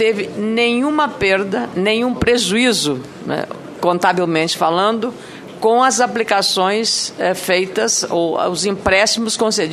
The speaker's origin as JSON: {"language": "Portuguese", "region": "Rio Grande do Sul", "country": "Brazil", "said": "Sou de um estado do Rio Grande do Sul que tem uma grande força nessas empresas."}